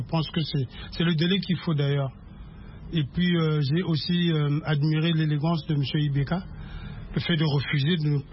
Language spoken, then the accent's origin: French; Republic of the Congo; now in Paris, France; Je suis du Congo, Congo-Brazza.